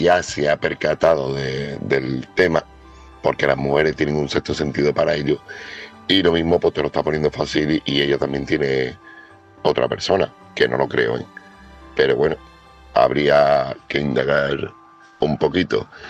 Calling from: Seville, Andalusia, Spain; corresponsal de Sevilla

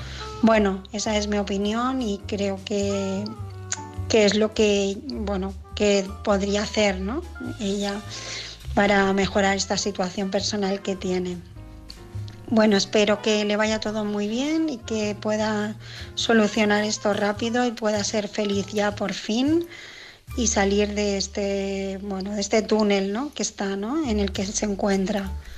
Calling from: Barcelona, Catalonia, Spain; de Barcelona

